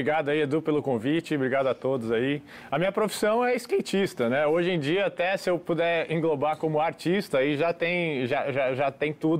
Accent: Brazil; apesar de ter um passaporte americano, sou brasileiro, nasci, cresci, né, me sinto, né, meu coração é totalmente Brasil

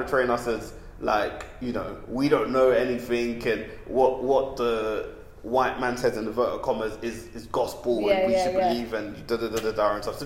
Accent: London, United Kingdom; I guess being a British-born Nigerian, like I saw it from the London eyes, from someone who's from the diaspora, but obviously with London eyes.

